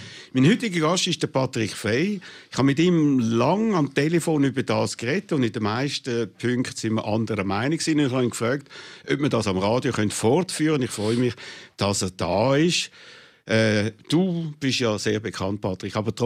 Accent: Switzerland; als Schweizer Jude, als jüdischer Schweizer

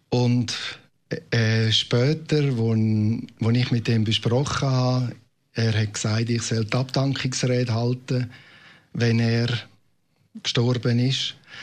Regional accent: Aargau, Switzerland; Ich bin aufgewachsen im Schwarzen Erdteil vom Aargau.

